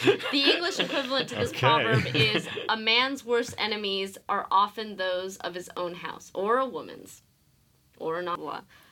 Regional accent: California, United States; I grew up in Southern California too for a bit, and yeah, I can attest to this.

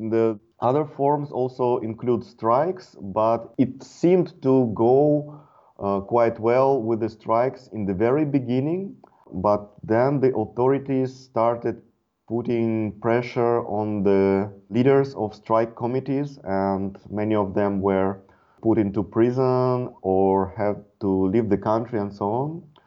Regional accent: Belarus; English is a second language; also born or lived in Germany; Last year I was living in Belarus, my home country. So I spent last 7 years in Germany, and 1 year ago I returned home

